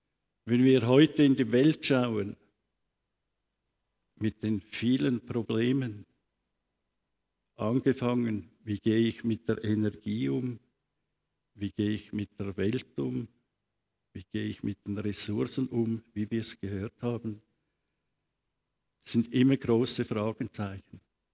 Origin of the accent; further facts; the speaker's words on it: Switzerland; Und doch haben wir das Vorrecht, bei uns in der Schweiz, halt im Nachbardorf sich dann zu verpflegen, also einzukaufen.